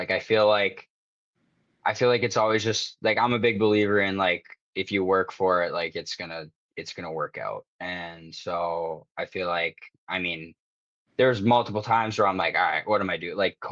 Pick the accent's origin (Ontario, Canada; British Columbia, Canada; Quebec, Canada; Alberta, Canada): Alberta, Canada; Blackfalds; born there; especially considering there was probably about the same amount of people in the building there as when I was born in Blackfolds.